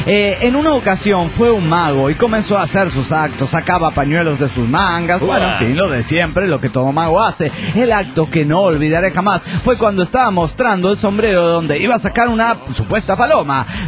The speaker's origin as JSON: {"language": "Spanish", "town": "Monterrey", "region": "Nuevo León", "country": "Mexico", "said": "de Monterrey, Nuevo León, México."}